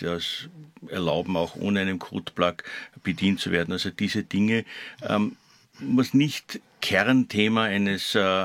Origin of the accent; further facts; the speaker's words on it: Austria; Aber ich glaube, wir sollten schon als Österreicher, wir haben mit 100 Jahren doch einen gewissen Vorsprung.